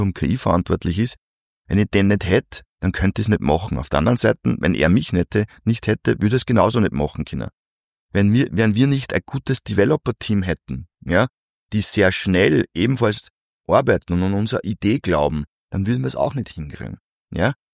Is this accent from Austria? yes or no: yes; Upper Austria, Austria; ich rede nicht in Hochdeutsch, weil das ist nicht ich bin Oberösterreicher, ich rede im Dialekt